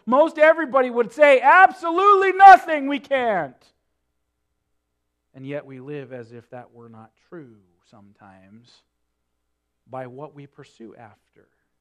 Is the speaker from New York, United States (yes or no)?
no; North Dakota, United States; growing up in North Dakota, in the summertime, it'd get hot, it'd get muggy.